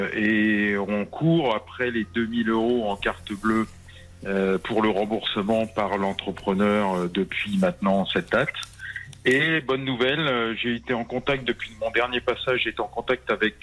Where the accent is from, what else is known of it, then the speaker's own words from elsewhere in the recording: Avilly, Hauts-de-France, France; J'étais de Avilly et moi je suis pas très loin, à une vingtaine de kilomètres de chez lui.